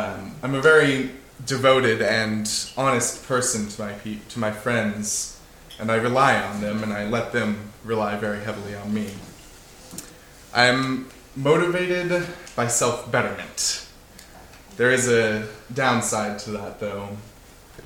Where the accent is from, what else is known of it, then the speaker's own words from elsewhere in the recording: Gig Harbor, Washington, United States; also born or lived in Tacoma; I grew up in the Gig Harbor and Tacoma area. Gig Harbor and Tacoma have a very strong seagoing heritage